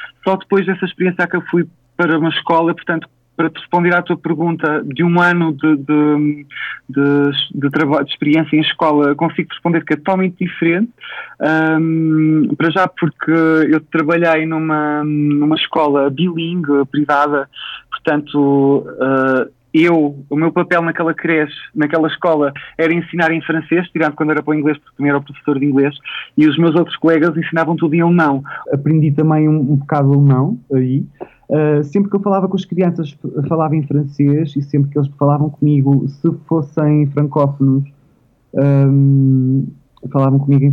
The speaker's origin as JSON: {"language": "Portuguese", "country": "Portugal", "said": "que mesmo nós, enquanto portugueses, nos enrascamos muito bem pelo mundo afora"}